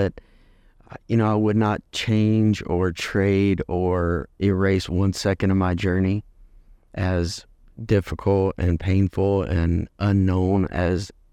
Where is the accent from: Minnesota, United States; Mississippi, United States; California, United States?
Mississippi, United States; born there; I was born in Mississippi 34 years ago. And it's always good to come back to my home state.